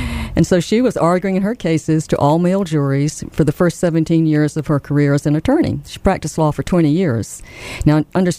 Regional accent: Raleigh, North Carolina, United States; I grew up in Raleigh, capital, and around our dinner table

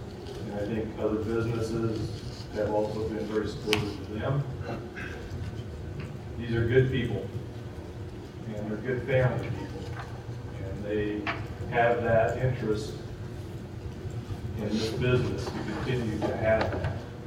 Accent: Pella, Iowa, United States; I live at 228 East 8th Street in Pella. Born and raised in Pella.

